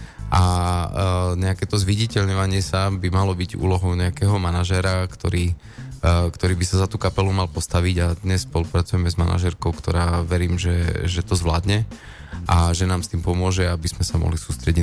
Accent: Košice, Košice Region, Slovakia; a ja som z Košic

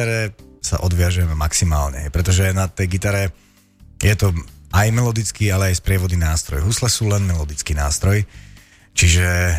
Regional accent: Žilina Region, Slovakia; Rodák zo Žilinského kraja, tak to nazvime. Pochádzam z Oravy, ale v Žiline som strávil 10 rokov svojho života. Som tam študoval na konzervatóriu a potom som tam aj nejaký čas býval

